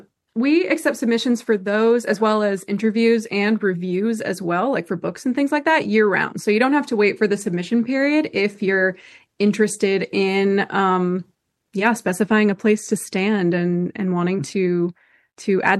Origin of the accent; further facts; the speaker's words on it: Boca Raton, Florida, United States; also born or lived in Fort Myers; Well, I am from Boca Raton, Florida on the East Coast, bougie Boca. And, spent most of my life in Palm Beach County, but I also went to FGCU for undergrad in Fort Myers.